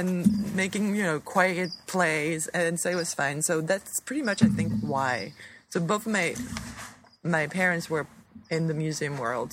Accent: France; And then the other thing is, I'm from France. I went to the Sorbonne University for history and art history degree.

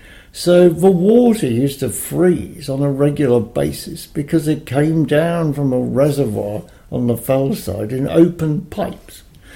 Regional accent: Gateshead, North East England, United Kingdom; also born or lived in Newcastle upon Tyne; So I was born in Newcastle-upon-Tyne. My parents lived in Gateshead. So I spent the first 3 years in Gateshead. And all the family, you know, were from Tyneside.

